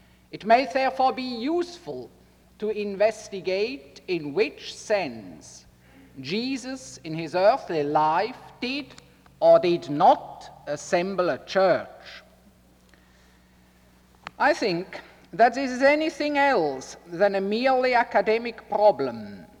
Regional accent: Basel, Basel-Stadt, Switzerland; English is a second language; also born or lived in Zurich; I grew up in Basel, and all Basel citizens are famous for being absolutely unable to pronounce any understandable R, not to speak of an English R. Now I may say that we moved to Zurich

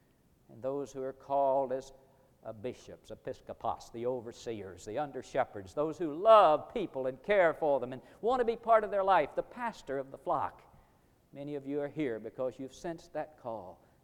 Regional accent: Missouri, United States; because I was from Missouri, and I, you know, logically, I would return to my home state and pastor a good church there.

